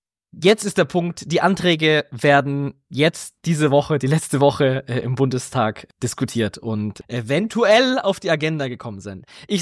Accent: Augsburg, Bavaria, Germany; ich bin ja aus Augsburg.

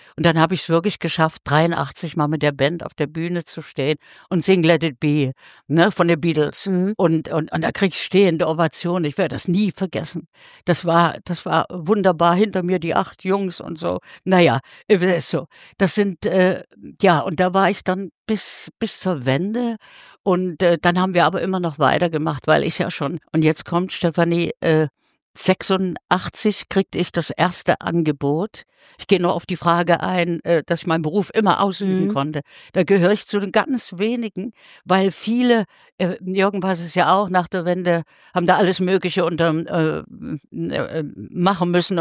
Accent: Zwickau, Saxony, Germany; ich habe eine Sendung produziert in meiner Heimatstadt Zwickel

